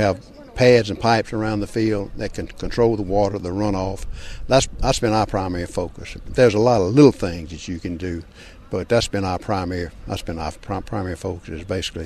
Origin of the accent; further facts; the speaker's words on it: Benoit, Mississippi, United States; We're from Bolivar County near Benoit, Mississippi, which is about an hour and 15 minutes south of here.